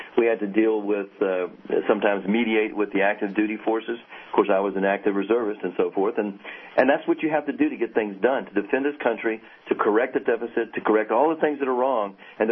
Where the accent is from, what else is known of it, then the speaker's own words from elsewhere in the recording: Richmond, Virginia, United States; I live here in the 7th District and have all my life. I was born and raised in Churchill and Highland Park, which are not known as the high socioeconomic parts of town. So I've been here. Mm-hmm. I'm a native of Richmond.